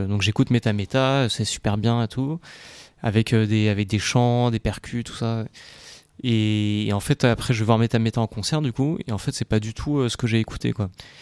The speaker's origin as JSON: {"language": "French", "town": "Paris", "region": "Île-de-France", "country": "France", "said": "donc on est plutôt de Paris. Paris, Montreuil, par là."}